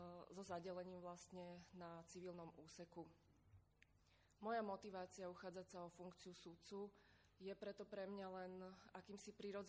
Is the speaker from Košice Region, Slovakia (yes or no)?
no; Bratislava, Bratislava Region, Slovakia; pochádzam z Bratislavy. Vysokoškolské štúdium som absolvovala na Právnickej fakulte Univerzity Komenského v Bratislave v roku 2008